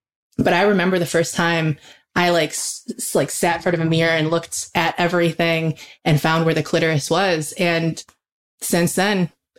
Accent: Midwest, United States; Like I didn't have parents, again, growing up in the Midwest

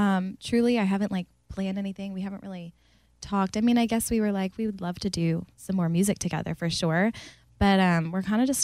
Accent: Philadelphia, Pennsylvania, United States; now in Tennessee, United States; Right outside Philadelphia, Pennsylvania.

